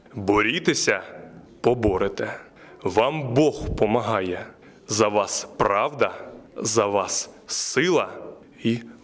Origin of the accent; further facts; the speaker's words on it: Donetsk, Donetsk Oblast, Ukraine; До речі, я сам з Донецька, але вступав до Києва.